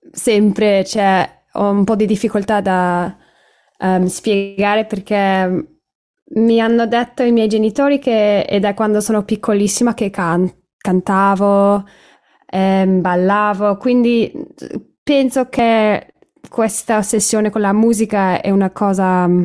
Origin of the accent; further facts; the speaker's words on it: Moncalieri, Piedmont, Italy; born there; also born or lived in England / Paris / Varese; sono nata a Moncalieri, quindi sì, non troppo lontano da Torino e poi alle 3 anni sono andata in Inghilterra. Con la famiglia, ovviamente, ci siamo trasferiti.